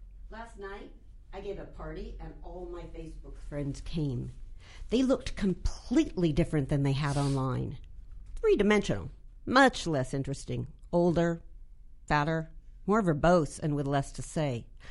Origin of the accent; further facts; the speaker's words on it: Los Angeles, California, United States; I'm from the Hollywood Hills.